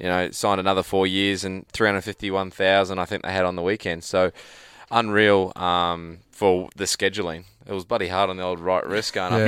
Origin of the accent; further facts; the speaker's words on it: New Zealand; I'm as a Kiwi, I'm proud.